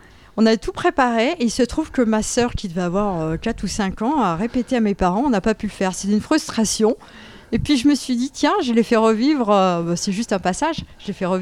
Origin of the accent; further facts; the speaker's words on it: Nouvelle-Aquitaine, France; Je viens de Charente-Maritime, je suis née là-bas, mes parents sont de là-bas, donc à peu près à 90 km de La Rochelle.